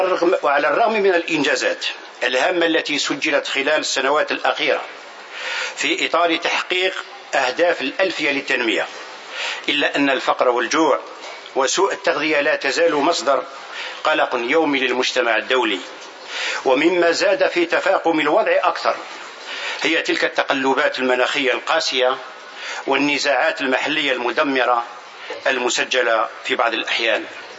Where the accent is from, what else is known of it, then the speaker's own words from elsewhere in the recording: Algeria; توليها بلدي الجزائر لمنظمتكم الموقرة